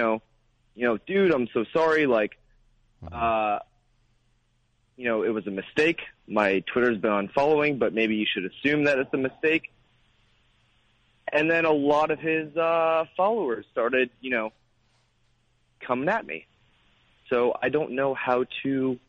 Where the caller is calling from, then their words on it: Brooklyn, New York, United States; Brooklyn.